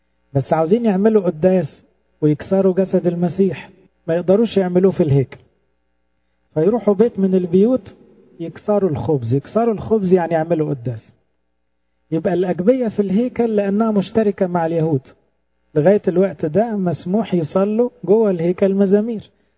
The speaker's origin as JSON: {"language": "Arabic", "country": "Egypt", "said": "احنا عندنا في مصر"}